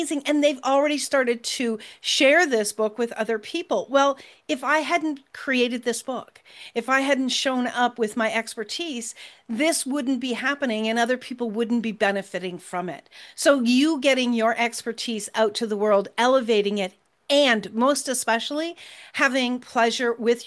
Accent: Canada; and I'm a Canadian

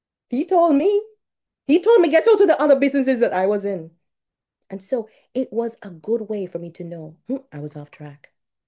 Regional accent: Jamaica; I'm Jamaican, so I say pop down.

